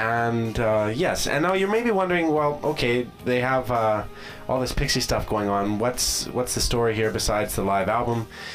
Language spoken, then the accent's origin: English; Canada; I just feel, as a Canadian, I have to ask permission for everything.